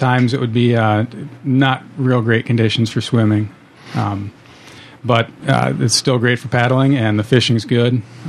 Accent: Farmington, Minnesota, United States; So yeah, I grew up in Farmington, so just up the road here.

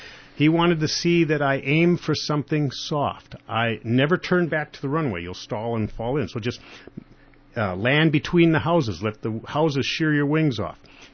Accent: Medford, Wisconsin, United States; I was flying, and over by my hometown of Medford, Wisconsin.

